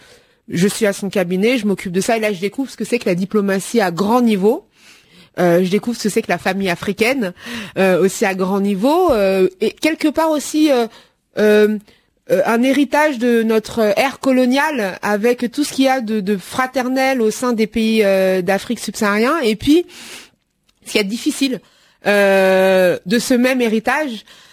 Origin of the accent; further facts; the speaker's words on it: France; born there; je connaissais pas ce pays qui était un peu le mien, parce que je suis née en France.